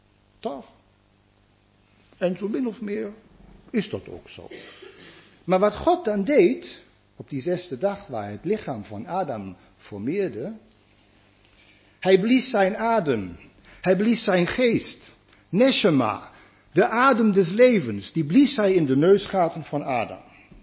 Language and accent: Dutch; North Rhine-Westphalia, Germany; accent: German; Dutch is a second language; Ik kom uit de buurt van Düsseldorf, daar ligt het Neandertal.